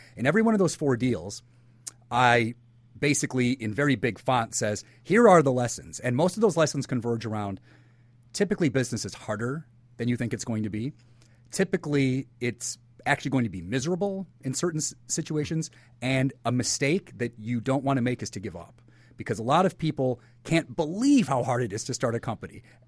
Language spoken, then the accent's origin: English; Waukegan, Illinois, United States; You know, I was born and raised up in Waukegan, Illinois, and it was a very blue-collar but very happy community.